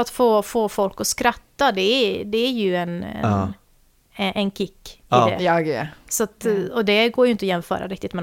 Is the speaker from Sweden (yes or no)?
no; Vaasa, Ostrobothnia, Finland; born there; Nej, vi är född i Vasa ju